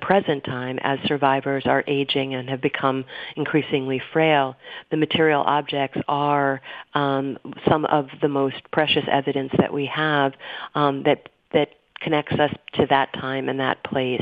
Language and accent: English; Dover, Delaware, United States; I'm from Dover, Delaware, and Delaware, as you know, is a small state.